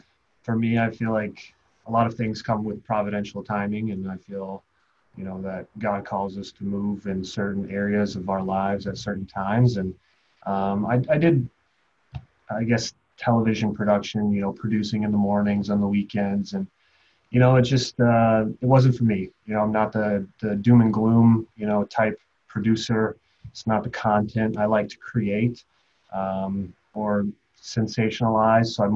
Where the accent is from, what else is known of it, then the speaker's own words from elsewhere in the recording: Salt Lake City, Utah, United States; moved away as an adult; now in Michigan, United States; I'm the marketing director here at Beist Electric. I grew up in Salt Lake City, Utah. I actually lived there for most of my life and traveled and moved to Michigan in 2009.